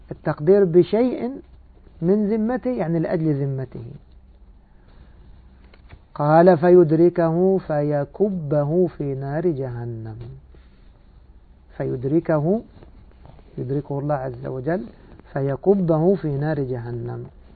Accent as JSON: {"language": "Arabic", "country": "Egypt", "moved": "yes", "said": "أننا سنسافر إن شاء الله إلى بلادنا مصر،"}